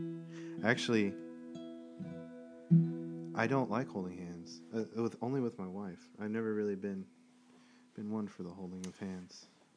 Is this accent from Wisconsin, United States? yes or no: no; California, United States; I'm from Southern California. I'm from a little town in Southern California. And my family's from L.A.